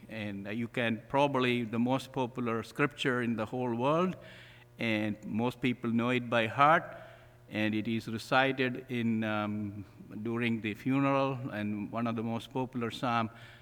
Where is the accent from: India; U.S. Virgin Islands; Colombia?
India; English is a second language; moved away as an adult; now in United States; I came from India to this country about 38 years ago, study in Pittsburgh Theological Seminary.